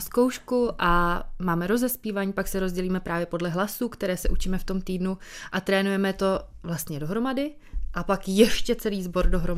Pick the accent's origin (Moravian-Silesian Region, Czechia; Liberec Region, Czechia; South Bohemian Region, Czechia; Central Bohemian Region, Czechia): South Bohemian Region, Czechia; když jsem se vracela z Prahy zpátky sem na jih Čech, odkud pocházím